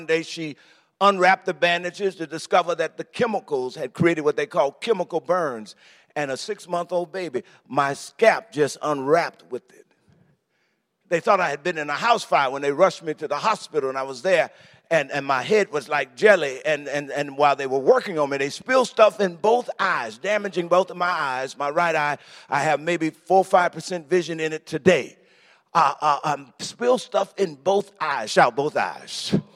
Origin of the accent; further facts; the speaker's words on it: Coushatta, Louisiana, United States; So I grew up in Coushatta, Louisiana, but I grew up scarred terribly.